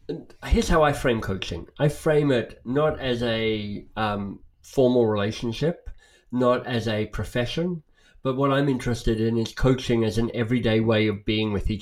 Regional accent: Canberra, Australian Capital Territory, Australia; it started, honestly, with being a teenager in Canberra, my hometown

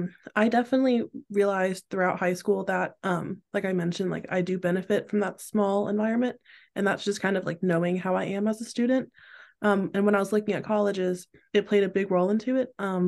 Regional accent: North Carolina, United States; now in Oregon, United States; So I go to a small liberal arts school in Oregon, like I said. I'm from North Carolina.

